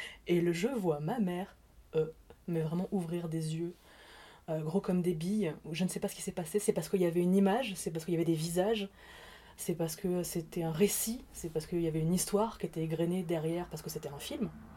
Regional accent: Champigny-sur-Marne, Île-de-France, France; c'est tourné en région parisienne, chez moi, c'est tourné chez nous. C'est tourné chez nous, puisqu'on vient de Champigny-sur-Marne. C'est tourné au Bois l'Abbé, voilà, que j'ai fréquenté toute ma jeunesse

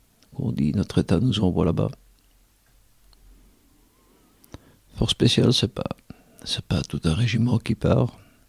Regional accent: Belgium; En tant que Belge, il est obligé de vivre dans le métro à

